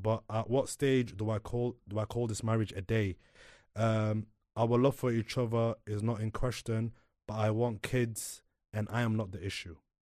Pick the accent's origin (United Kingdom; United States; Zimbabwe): United Kingdom; Sheffield, Yorkshire and the Humber; I'm from Sheffield, innit?